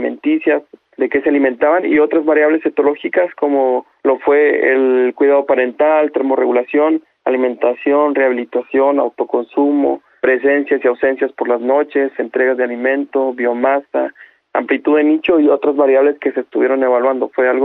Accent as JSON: {"language": "Spanish", "country": "Mexico", "said": "como mexicanos nos representa"}